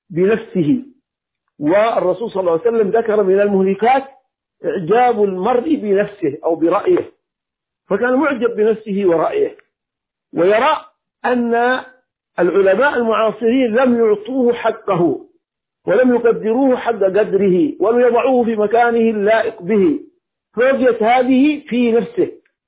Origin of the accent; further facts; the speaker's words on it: Hadhramaut, Yemen; لكن هناك في المحاكم عندنا في اليمن وفي حضرموت على وجه الخصوص